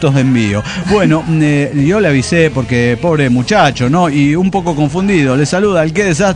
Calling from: Córdoba, Argentina; de Córdoba, Argentina.

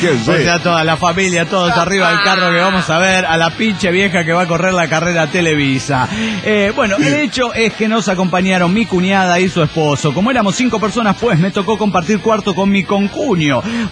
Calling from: Ciudad Real, Castilla-La Mancha, Spain; de Ciudad Real, España.

